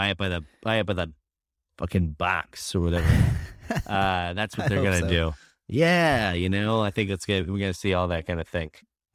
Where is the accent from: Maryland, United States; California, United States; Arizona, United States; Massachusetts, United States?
Massachusetts, United States; Concord; My hometown, they opted out already in Massachusetts. That's where I grew up. It's Concord, Mass.